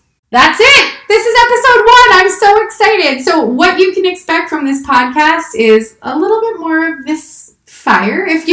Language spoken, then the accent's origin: English; Canada; I grew up in Canada, but mon français est très ennuyeux.